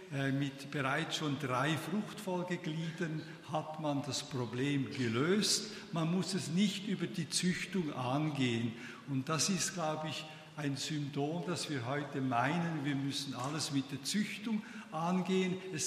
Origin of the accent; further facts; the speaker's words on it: Switzerland; weil ich ja als Schweizer nicht so schnell reden kann.